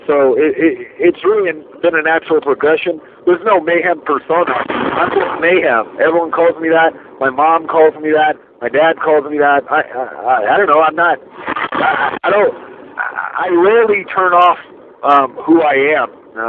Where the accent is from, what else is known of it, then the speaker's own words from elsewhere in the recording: United States; I'm an American. I don't work under Cubans.